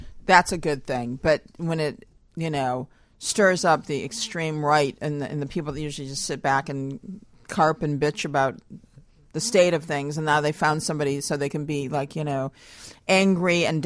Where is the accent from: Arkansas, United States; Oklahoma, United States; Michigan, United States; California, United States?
Michigan, United States; Flint; Flint, Michigan.